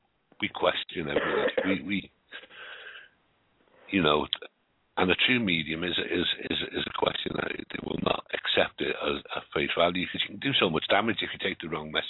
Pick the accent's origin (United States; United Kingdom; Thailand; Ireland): United Kingdom; Liverpool, North West England; born there; I was born in Liverpool a long time ago, born in Toxteth.